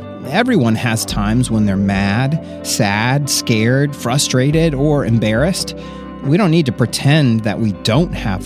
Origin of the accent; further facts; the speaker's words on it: Florida, United States; I told you before that I grew up in Florida, and I checked the weather forecast for my old hometown.